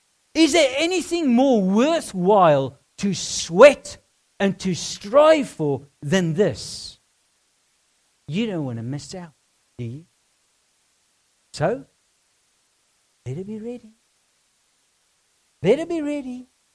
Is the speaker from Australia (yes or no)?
no; South Africa; Growing up in South Africa, theft and armed robberies were part of everyday life.